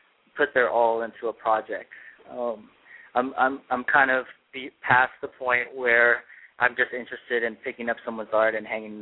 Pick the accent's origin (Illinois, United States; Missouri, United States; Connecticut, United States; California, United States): California, United States; Los Angeles; I mean, I love being here. I grew up in Los Angeles.